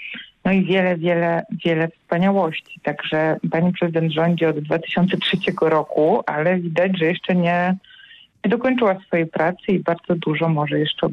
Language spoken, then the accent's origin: Polish; Łódź, Łódź Voivodeship, Poland; Ja jestem z Łodzi i tutaj w Łodzi mamy prawdziwy festiwal.